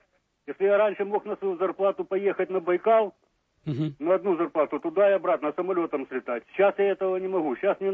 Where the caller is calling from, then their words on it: Kyiv, Ukraine; Я із Києва